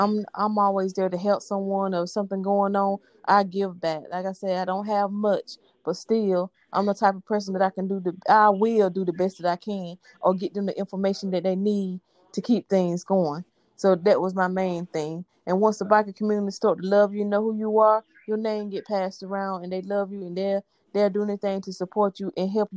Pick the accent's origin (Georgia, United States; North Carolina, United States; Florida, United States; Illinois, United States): North Carolina, United States; Kinston; I'm originally from Kinston, North Carolina.